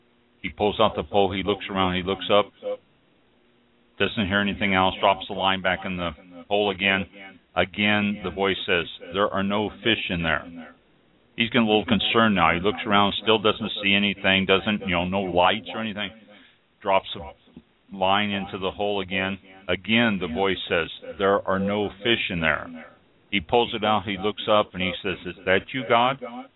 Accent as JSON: {"language": "English", "town": "Kansas City", "region": "Missouri", "country": "United States", "tie": "born or raised there", "said": "I grew up in around Kansas City, Missouri, and we used to have rhubarb there."}